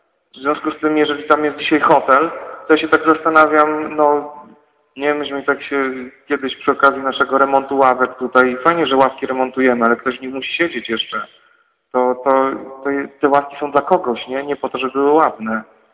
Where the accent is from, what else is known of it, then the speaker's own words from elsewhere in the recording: Subcarpathian Voivodeship, Poland; Ja pochodzę akurat z Podkarpacia